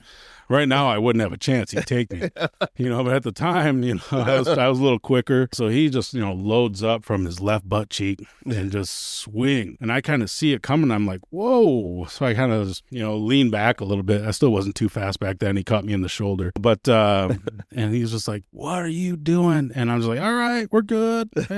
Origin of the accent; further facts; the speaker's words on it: Buffalo, New York, United States; I was born and raised in Buffalo, so you have to understand, I'm fairly negative on these things to begin with.